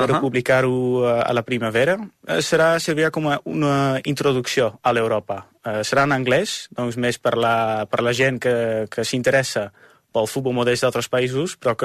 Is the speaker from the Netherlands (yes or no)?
yes; Groningen, Netherlands; Catalan is a second language; moved away as an adult; now in Barcelona, Spain; Jo sóc de Groningen, d'una ciutat al nord dels Països Baixos.